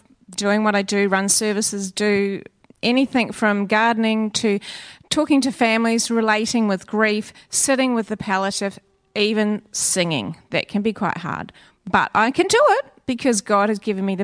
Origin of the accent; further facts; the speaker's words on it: New Zealand; moved away as an adult; now in Australia; I'm a New Zealander. And I say things funny